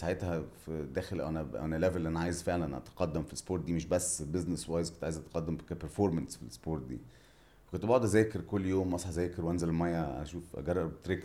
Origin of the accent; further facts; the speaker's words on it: Cairo, Cairo Governorate, Egypt; وانا صغير كنت عايش في القاهره بس كنت بسافر مع اهلي كتير سينا